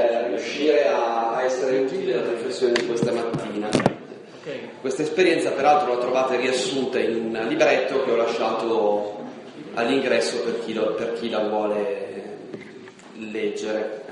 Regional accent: Milan, Lombardy, Italy; Io vengo dall'Alto Milanese, o meglio, io sono un cittadino milanese, ma emigrato, espulso, sono dei 270.000 espulsi, giovani coppie espulse dalla città negli ultimi 20 anni

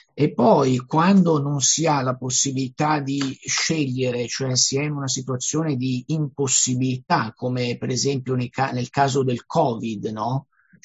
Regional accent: Lecco, Lombardy, Italy; io sono di Lecco

